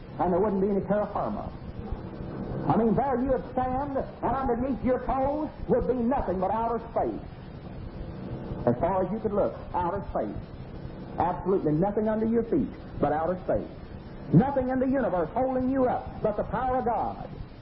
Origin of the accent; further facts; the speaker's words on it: Graham, Texas, United States; In my hometown of Graham, Texas, I talked to a medical doctor out at home.